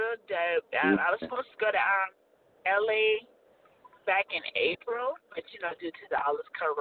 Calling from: Charleston, United States; I guess I'm calling from Charleston.

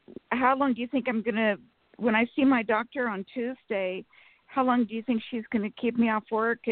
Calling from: Sacramento, California, United States; from Sacramento.

